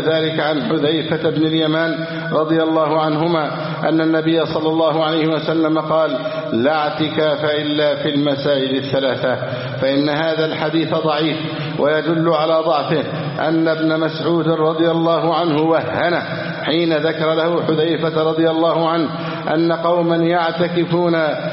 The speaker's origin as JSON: {"language": "Arabic", "country": "Egypt", "said": "اللهم احفظ بلادنا مصر"}